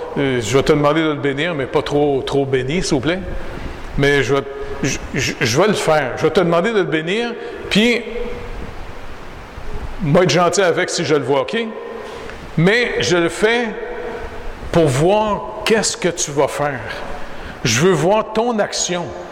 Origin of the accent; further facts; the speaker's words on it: Quebec, Canada; moi, quand je retourne chez nous au Canada, je retourne à l'Hydro-Québec